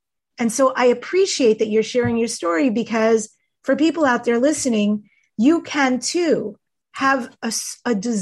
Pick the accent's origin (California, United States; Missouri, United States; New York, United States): New York, United States; North Belmore; I just want to say I grew up in North Belmore, Long Island.